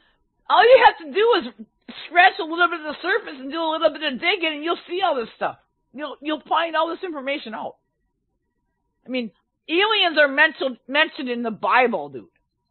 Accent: Minneapolis, Minnesota, United States; I'm from Minnesota, dude. I'm from Minneapolis, which is right next door to St. Paul, dude.

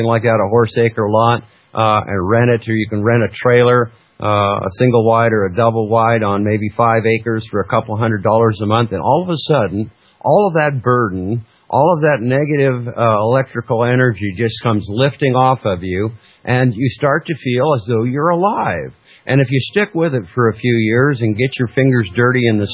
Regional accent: Washington, United States; And I'd go, yeah, I'm from Washington.

